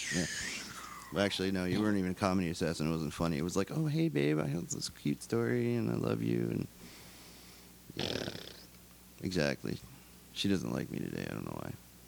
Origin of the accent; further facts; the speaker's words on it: United States; As being as an American, it was very hard for me